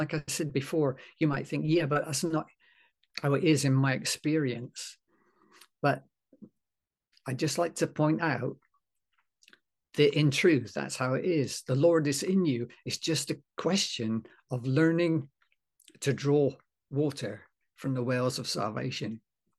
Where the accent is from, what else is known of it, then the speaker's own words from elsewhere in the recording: England, United Kingdom; But being English, we'd always give the spout, a wipe over first.